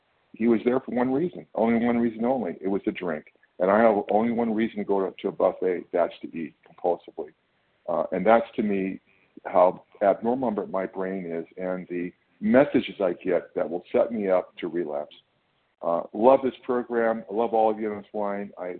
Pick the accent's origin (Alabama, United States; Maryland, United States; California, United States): California, United States; I'm from California.